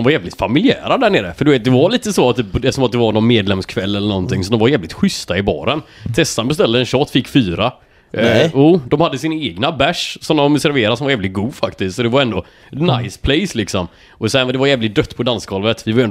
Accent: Gothenburg, Västra Götaland County, Sweden; Men vi är från Göteborg.

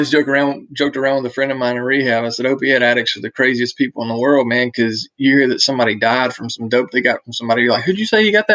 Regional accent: Jasper, Alabama, United States; I went to rehab about a week later in Florence, Alabama, which is where I live now. And I'm from Jasper, which is where I'm at right now, but which is about 45 minutes north of Birmingham.

